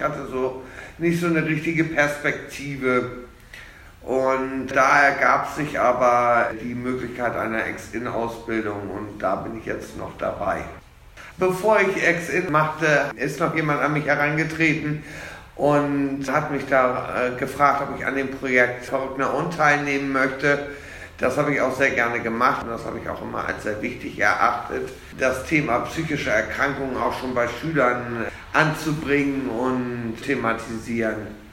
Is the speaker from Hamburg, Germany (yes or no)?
yes; Hamburg, Germany; now in Eutin, Germany; Ich wohne in Eutin in Ostholstein und ursprünglich komme ich aus Hamburg.